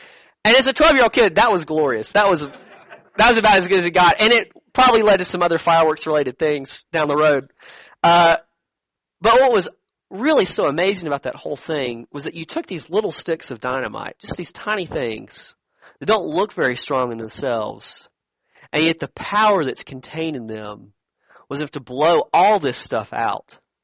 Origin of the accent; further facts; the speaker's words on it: Alabama, United States; I grew up in South Alabama, and that was not the cool part of Alabama with like the mountains, or the old historic part of Alabama on like the coast with Mobile.